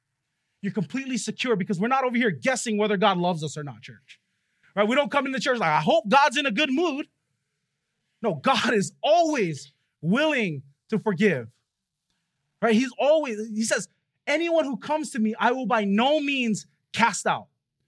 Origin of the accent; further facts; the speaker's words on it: Waipahu, Hawaii, United States; I was sitting down with my sister-in-law this week and we're just talking about what it was like growing up in Waipahu.